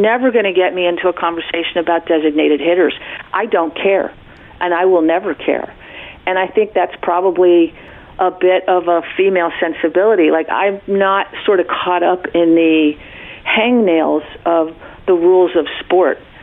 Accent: New York City, New York, United States; I was raised in New York City. I was a private school kid from New York City who ended up, you know, out in California.

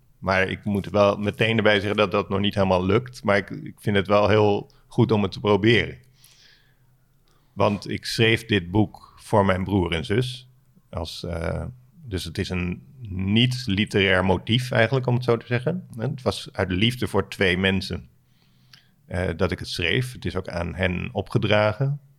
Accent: Alphen aan de Rijn, South Holland, Netherlands; terug naar Alphen aan de Rijn, waar ik ben opgegroeid naast een winkelcentrum waar een schietpartij heeft plaatsgevonden 10 jaar geleden.

